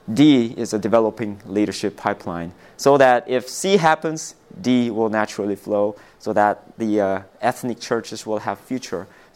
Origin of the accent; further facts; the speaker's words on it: South Korea; English is a second language; For example, I'm from South Korea. I speak Korean to my kids at home.